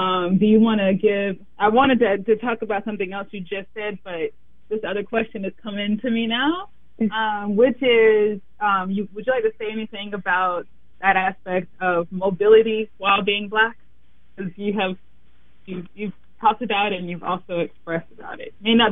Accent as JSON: {"language": "English", "region": "the South", "country": "United States", "said": "as a Southerner myself, that you really bring in the aspect of being Southern and also what it means to grow up here"}